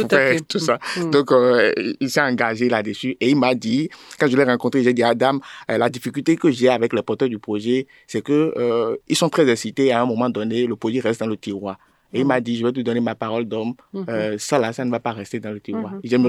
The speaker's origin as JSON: {"language": "French", "country": "Benin", "said": "Parce que Adam est béninois, je suis béninois"}